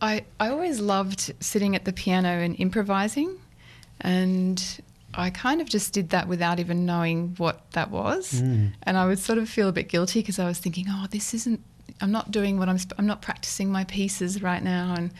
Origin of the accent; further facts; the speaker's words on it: Wollongong, New South Wales, Australia; I played in a community band when I was growing up in Wollongong.